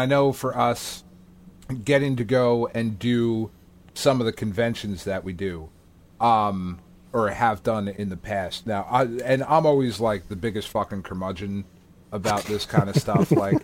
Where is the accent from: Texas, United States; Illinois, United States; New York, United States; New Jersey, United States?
New Jersey, United States; we're fucking schmucks from New Jersey.